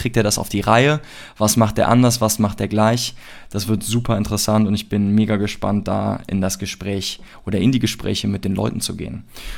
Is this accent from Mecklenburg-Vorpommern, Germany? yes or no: no; Cologne, North Rhine-Westphalia, Germany; ich komme aus Köln.